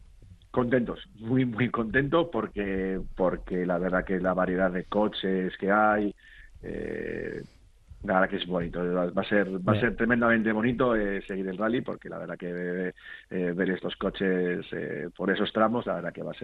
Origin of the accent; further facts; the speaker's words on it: Laredo, Cantabria, Spain; al final Laredo es mi pueblo, es donde yo vivo